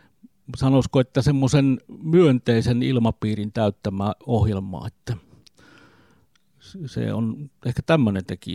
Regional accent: Simpele, South Karelia, Finland; ja minä olen Etelä-Karjalasta kotoisin Simpeleeltä. Ja tällä hetkellä minä olen aikuisten lasten isä

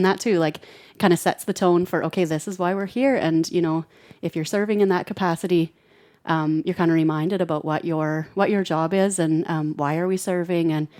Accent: Dunblane, Saskatchewan, Canada; I'm from Dunblane, Saskatchewan.

